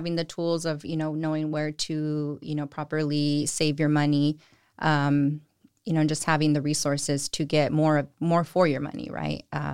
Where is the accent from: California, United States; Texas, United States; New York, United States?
California, United States; Salinas; I'm from Salinas, grew up here, went to school here, graduated from Everett Alvarez High School. I grew up here, went out to the Bay Area for school, got some degrees, came back to work for Monterey County as a social worker.